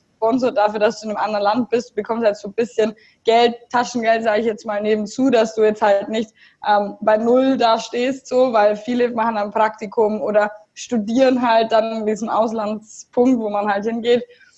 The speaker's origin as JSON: {"language": "German", "town": "Augsburg", "region": "Bavaria", "country": "Germany"}